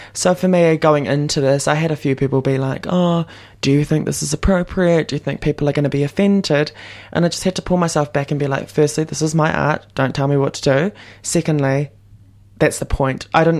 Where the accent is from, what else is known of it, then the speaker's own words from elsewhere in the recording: New Zealand; because growing up in New Zealand, I was never ever classified as being part black.